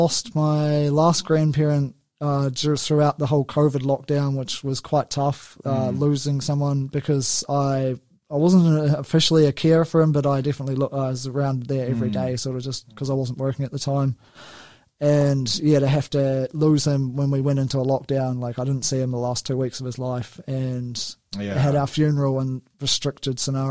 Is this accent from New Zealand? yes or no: yes; New Zealand; I'm from New Zealand.